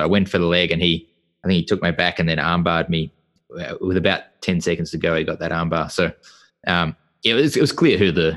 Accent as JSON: {"language": "English", "country": "Australia", "said": "being an Australian, if you win the Asia Oceania trials"}